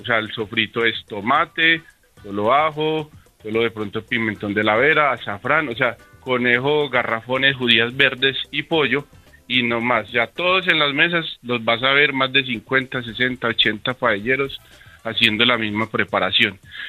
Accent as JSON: {"language": "Spanish", "country": "Colombia", "said": "todos los colombianos cuando viajamos a Europa siempre pensamos en Barcelona, en Madrid"}